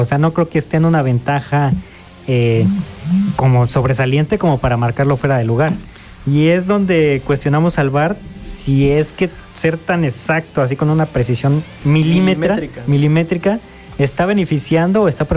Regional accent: Spain; Pero yo soy español.

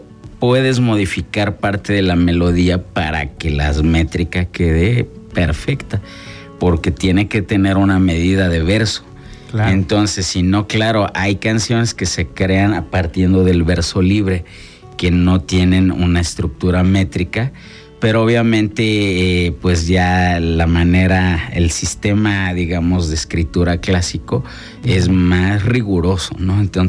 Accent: Mexico; nosotros como mexicanos

